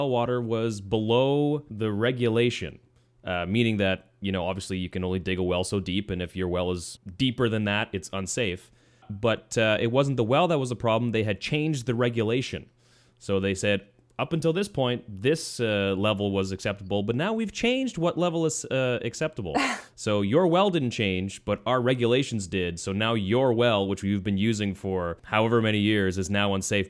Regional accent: Saskatchewan, Canada; moved away; the town that I grew up in Saskatchewan, where we used well water.

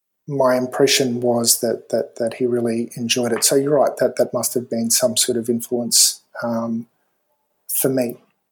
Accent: Ingham, Queensland, Australia; was a guy called Frank Rush, who was the parish priest in Ingham, my hometown, for 15 years.

